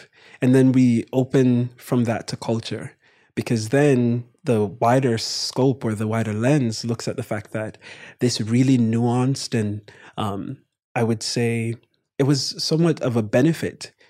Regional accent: Jamaica; My mom's from England, but my brother and I, born and raised in Jamaica.

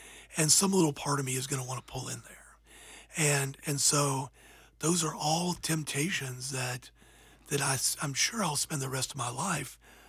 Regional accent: St. Simons Island, Georgia, United States; But when I was growing up on the beach in St. Simons Island, Georgia

